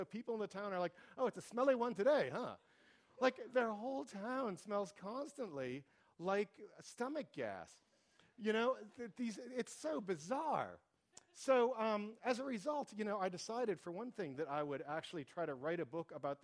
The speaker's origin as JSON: {"language": "English", "country": "United States", "said": "So needless to say, as an American, I demanded to pay more."}